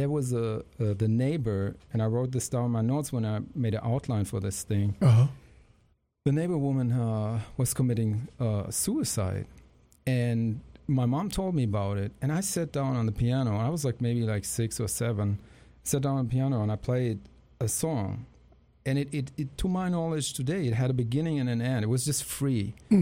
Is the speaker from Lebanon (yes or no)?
no; Germany; No, I'm from Germany. I'm about maybe like 400 miles from there.